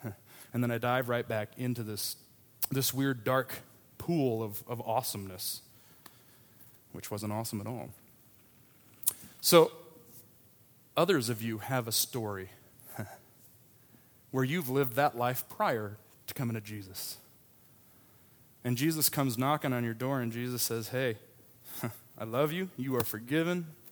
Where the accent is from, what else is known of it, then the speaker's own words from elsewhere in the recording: Nebraska, United States; I'm from Nebraska. I can't really speak.